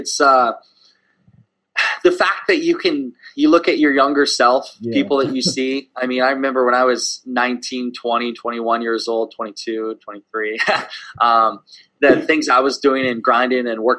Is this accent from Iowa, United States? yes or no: yes; Des Moines, Iowa, United States; I had to come to my hometown area at the time. So Des Moines, Iowa